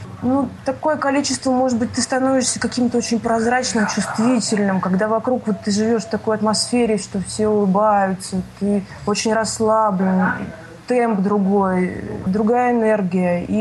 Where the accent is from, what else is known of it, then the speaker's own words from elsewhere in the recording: Astrakhan, Astrakhan Oblast, Russia; moved away; also born or lived in Moscow; Вы знаете, я в Москву приехала из Астрахани